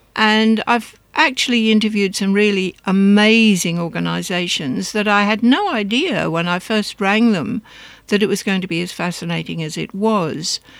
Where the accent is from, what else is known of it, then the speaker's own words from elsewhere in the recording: England, United Kingdom; now in Brisbane, Australia; I was very lucky. I grew up in England in the country.